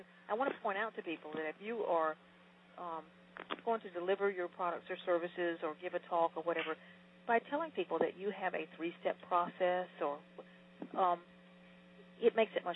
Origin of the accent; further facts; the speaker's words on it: the South, United States; accent: Southern; I could disguise my Southerness, I guess. I don't think I can get rid of my accent, though.